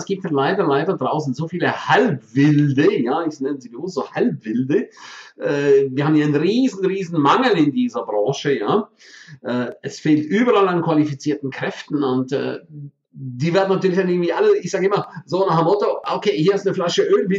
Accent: St. Moritz, Graubünden, Switzerland; im Winter Autofahren in meiner Heimat St. Moritz

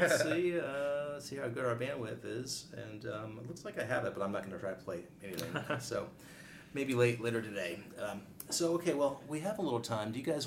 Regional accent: United States; I have like American stuff. I'm American. I have a passport.

